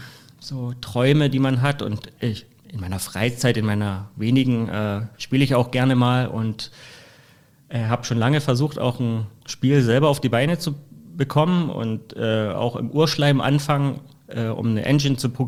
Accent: Saxony, Germany; born there; moved away as an adult

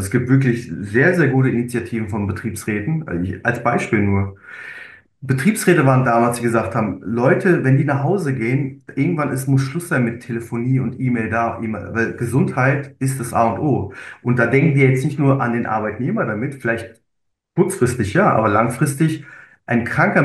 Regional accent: Heidelberg, Baden-Württemberg, Germany; ich meine, ich komme ja aus dem Raum Heidelberg, Wiesloch, Walldorf ist Nachbargemeinde

